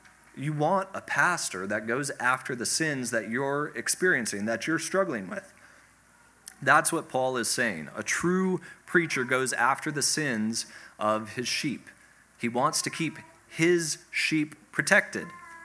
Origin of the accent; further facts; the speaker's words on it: Minnesota, United States; I grew up in Minnesota, and she was always just pointing out how beautiful God had made the world.